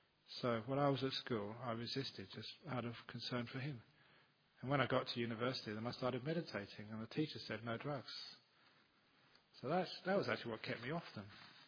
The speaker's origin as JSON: {"language": "English", "region": "England", "country": "United Kingdom"}